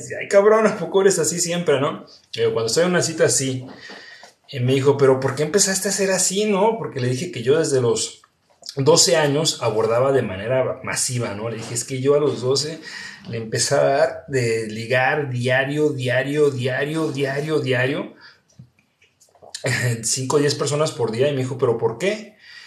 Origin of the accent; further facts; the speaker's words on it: Mexico; yo en esto soy antagónicamente mexicano